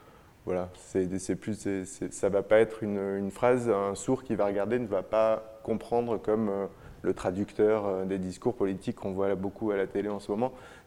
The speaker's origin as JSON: {"language": "French", "region": "Occitanie", "country": "France", "said": "Et depuis 3 ans, on est de retour dans ma région d'origine. On s'est installé à la Salvetat Saint-Gilles, juste à côté de Toulouse."}